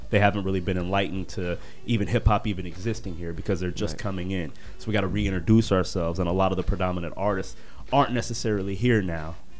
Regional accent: Kansas City, United States; now in Lawrence, United States; But I've lived in Lawrence for 4 years. I come from Kansas City. And I nurtured everything that I was doing from Kansas City.

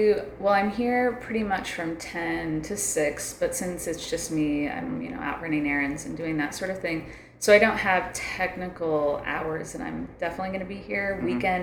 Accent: Riley, Kansas, United States; after I graduated from high school, a small town in Kansas called Riley.

